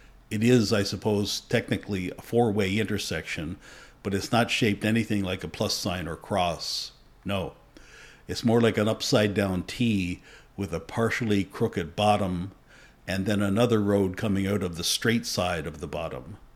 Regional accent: Newfoundland and Labrador, Canada; born there; also born or lived in United States; I was born in the Canadian province of Newfoundland. That's the most easterly one, an island in the Atlantic Ocean.

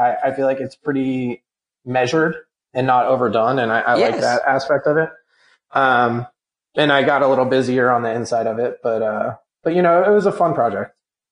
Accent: Cleveland, Ohio, United States; You're from Cleveland, though, and I'm from Cleveland, and we're both, you know, kind of similar a little.

